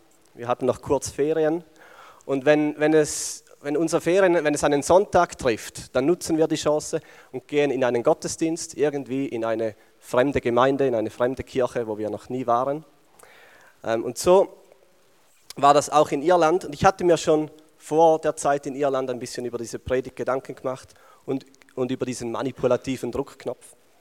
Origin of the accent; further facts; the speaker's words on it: Switzerland; viel an Geld, auch als Schweizer speziell.